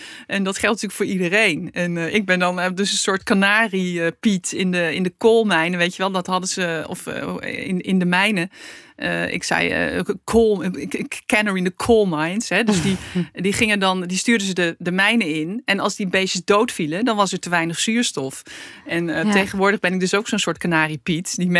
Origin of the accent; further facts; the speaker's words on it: Netherlands; Dus wij hebben blijkbaar toch een soort, als Hollanders, een soort... hoe noem je dat?